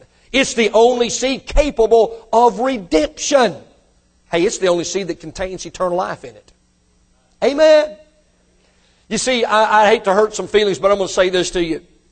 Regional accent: Mississippi, United States; hey, when we was raised in Mississippi, people in North Mississippi, we considered them Yankees.

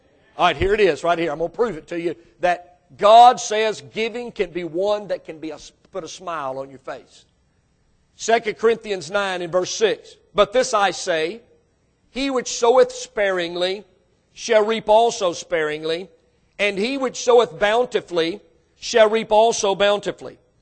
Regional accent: Mississippi, United States; I was raised in Mississippi, and I wasn't born yesterday, though.

